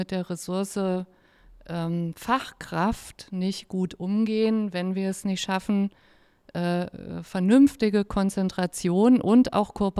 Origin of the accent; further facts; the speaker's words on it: Thuringia, Germany; now in Kassel, Germany; Ich komme aus Thüringen, wo wohne ich? In Kassel.